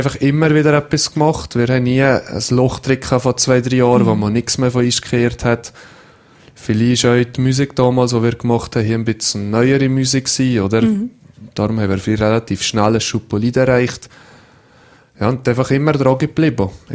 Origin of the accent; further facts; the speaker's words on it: Valais, Switzerland; Ja, das ist meine Heimat, oder? Hier habe ich das gelernt, was ich kann, dass ich Snowboard fahre. Ich bin immer hier gefahren